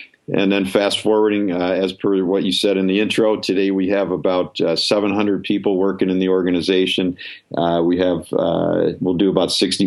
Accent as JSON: {"language": "English", "town": "Chicago", "region": "Illinois", "country": "United States", "tie": "born or raised there", "said": "So I grew up in Chicago."}